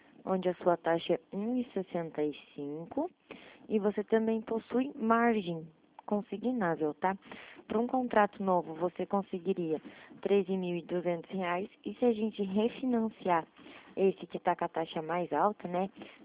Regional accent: Curitiba, Paraná, Brazil; Eu sou de Curitiba

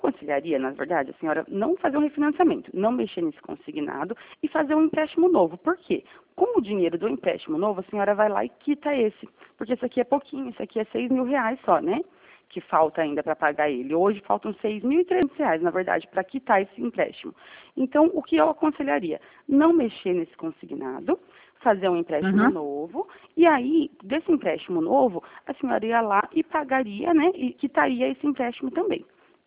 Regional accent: São Roque, São Paulo, Brazil; Eu sou de São Roque, não sou de Vargem Grande

